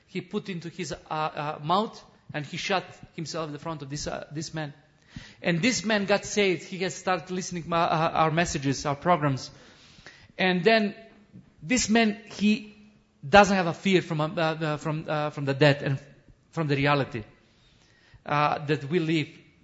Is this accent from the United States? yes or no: no; North Macedonia; English is a second language; I'll tell them that I'm from Macedonia, because once we live together in one country.